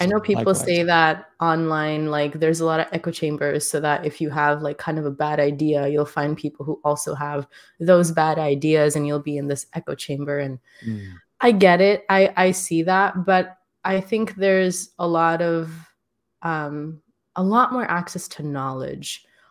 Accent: Hyderabad, Telangana, India; I'm from Hyderabad and there's like no trees anymore. Like, it's so dense and it's so crowded. I'm from Old City. So that's the heart of, you know, the city, and it's very crowded.

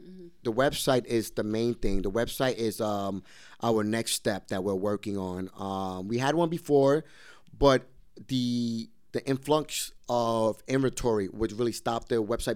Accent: Brooklyn, New York, United States; He's from Atlanta, Georgia, and I'm from Brooklyn, New York. And not only that, is he's African American, and I'm Puerto Rican and Dominican.

